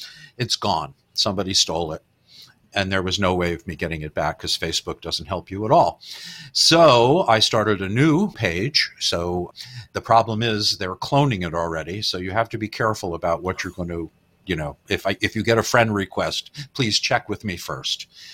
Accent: New York City, New York, United States; Growing up in New York, we've said this several times, Abbott and Costello was a Sunday perennial.

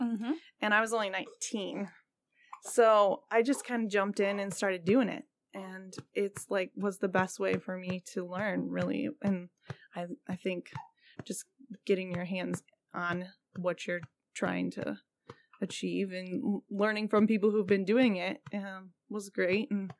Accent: Buchanan, Michigan, United States; Yeah, and I grew up in Buchanan, like you.

